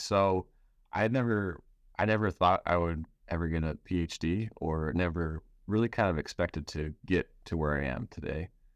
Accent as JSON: {"language": "English", "town": "Lewiston", "region": "Idaho", "country": "United States", "tie": "born or raised there", "said": "So I grew up in Lewiston, Idaho, and went to school and got all my degrees at the University of Idaho."}